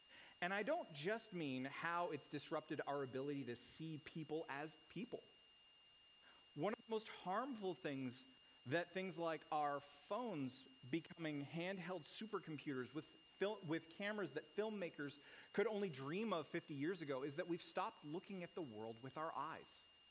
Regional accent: Canada; I grew up in Canada, and I really don't.

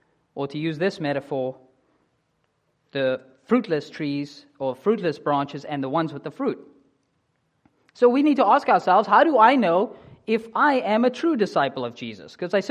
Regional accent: Cape Town, Western Cape, South Africa; in South Africa, I grew up in the Western Cape and Cape Town, and this is wine country.

